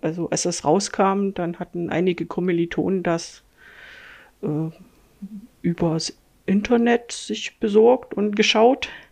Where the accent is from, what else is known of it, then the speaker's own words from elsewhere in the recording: East Germany, Germany; Ich bin in der DDR aufgewachsen, dann kam der Wechsel in die BRD